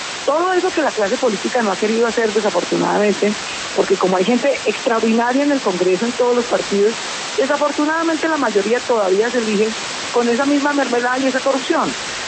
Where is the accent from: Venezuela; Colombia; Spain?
Colombia